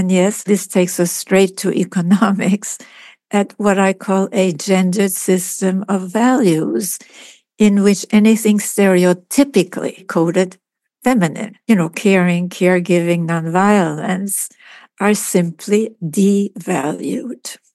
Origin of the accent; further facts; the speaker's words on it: Cuba; But growing up in Cuba was very difficult for me.